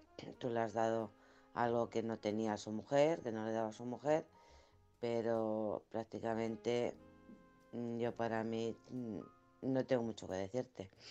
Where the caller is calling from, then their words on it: Alcorcón, Community of Madrid, Spain; de Alcorcón.